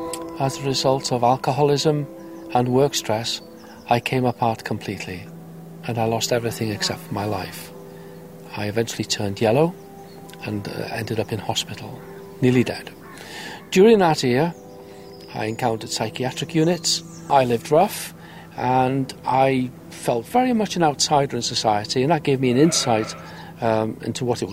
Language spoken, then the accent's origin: English; Wales, United Kingdom; from my own angle as a Welsh person, living in a small country which can't really do that much about it.